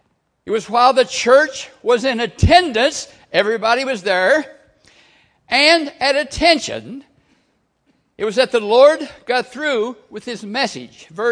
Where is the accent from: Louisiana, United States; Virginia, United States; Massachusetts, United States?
Virginia, United States; I'm from Virginia.